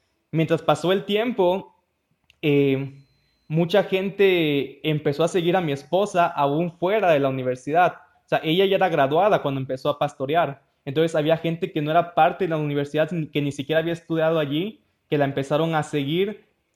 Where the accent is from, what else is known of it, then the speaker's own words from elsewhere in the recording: Mexico; Yo soy mexicano, yo vivía en México, pero viajando en Honduras también conocí a mi esposa